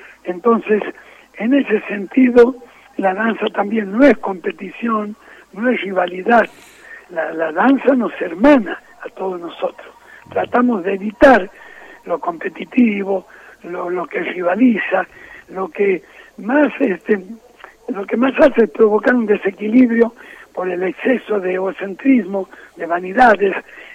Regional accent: Mendoza, Argentina; seguro que voy atrás como mendocino, como argentino

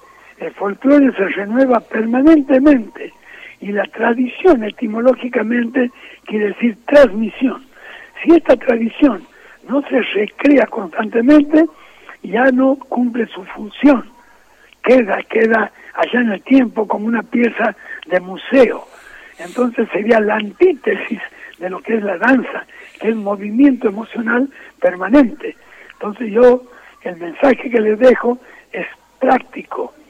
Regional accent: Mendoza, Argentina; seguro que voy atrás como mendocino, como argentino

